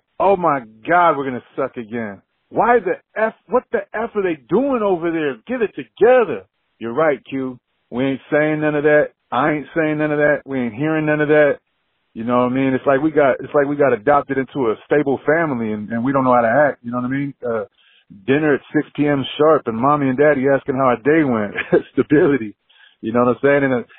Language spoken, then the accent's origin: English; San Francisco, California, United States; And on a side note, man, I'm from Frisco, so I know about that done deal records quote you be saying.